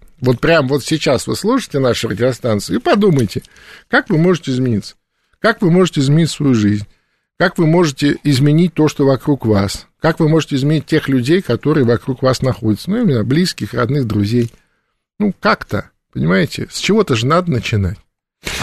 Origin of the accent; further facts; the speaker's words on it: Belarus; ну, мы белорусы